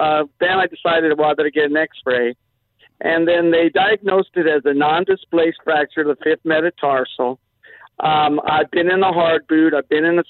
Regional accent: San Pedro, California, United States; also born or lived in Orange County / Arizona / Kansas City; San Pedro. But I've been around, lived in Orange County, lived in Arizona, lived in Kansas City, but most of my time in San Pedro.

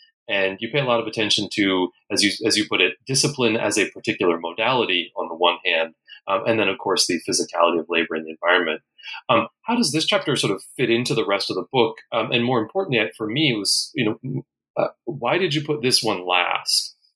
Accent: United States; because of course, look, I'm, you know, I'm American.

